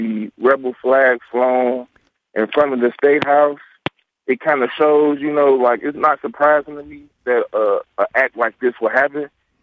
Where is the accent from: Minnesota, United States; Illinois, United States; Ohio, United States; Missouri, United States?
Illinois, United States; Chicago; I'm personally from Chicago, Illinois. I'm a graduate of South Carolina State University in Orangeburg.